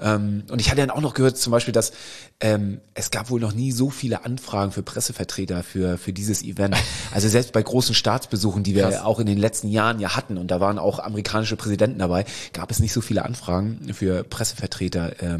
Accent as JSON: {"language": "German", "region": "Hamburg", "country": "Germany", "said": "Hey, wir sind Hamburger."}